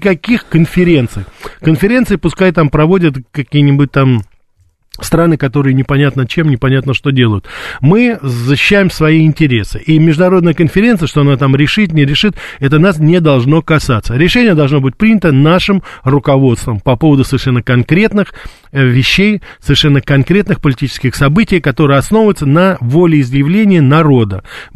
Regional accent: Russia; я родился и вырос в России, и я имею очень отдаленное представление, что сейчас там вот действительно происходит.

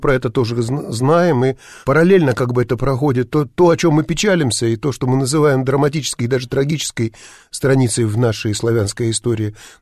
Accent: Vladivostok, Primorsky Krai, Russia; Дело в том, что я родился и вырос в Владивостоке

